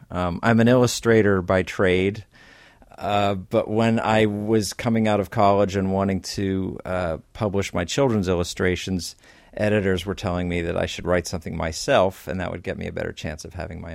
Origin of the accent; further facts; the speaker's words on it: Pennsylvania, United States; now in Rutherford, United States; I grew up in Pennsylvania and moved to Rutherford, New Jersey in 1995.